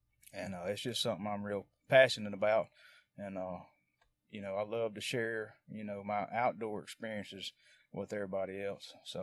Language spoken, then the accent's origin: English; West Monroe, Louisiana, United States; So I'm 38 years old, and I was born and raised here in West Monroe, Louisiana.